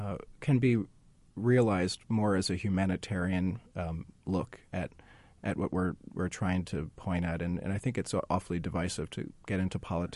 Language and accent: English; Titusville, New Jersey, United States; Titusville, New Jersey, okay. Near Washington Crossing area.